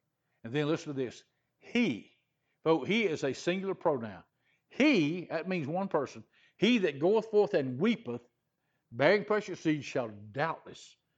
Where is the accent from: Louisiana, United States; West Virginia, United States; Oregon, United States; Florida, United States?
Louisiana, United States; also born or lived in Texas; after a few years, God moved me back to my home state of Louisiana. And I'd been gone probably 7, 8, 9 years from Texas.